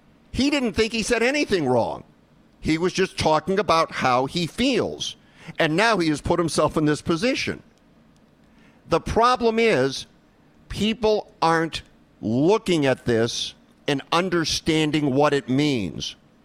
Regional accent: Detroit, Michigan, United States; also born or lived in Los Angeles, United States; I grew up in Detroit. I was in the riots in 67. I know what it's like. I lived through the Watts riots of 92 in Los Angeles.

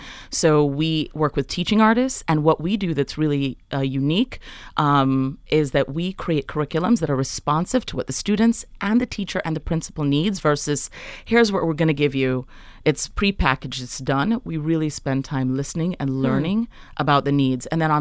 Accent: Jamaica; now in Brooklyn, United States; I'm originally from Jamaica, and, you know, I just see so many of my people here

